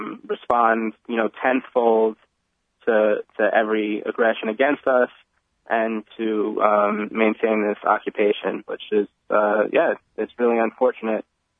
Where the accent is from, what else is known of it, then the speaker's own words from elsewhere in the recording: New York, United States; I grew up in New York, Jewish, and you know, I always felt pretty safe.